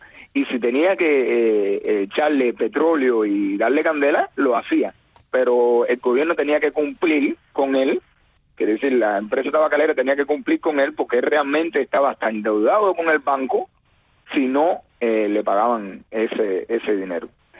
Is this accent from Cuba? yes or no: yes; San Juan y Martínez, Pinar del Río, Cuba; acá decimos comunidades, somos comunidades de San Juan y Martínez, Obeso, donde se produce el tabaco tapado.